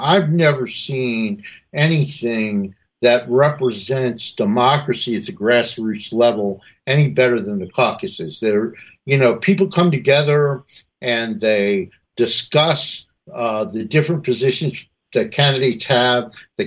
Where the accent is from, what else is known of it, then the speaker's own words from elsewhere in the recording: Washington, District of Columbia, United States; Even though I'm from Washington, D.C., I wasn't sure they would even let me address the issue.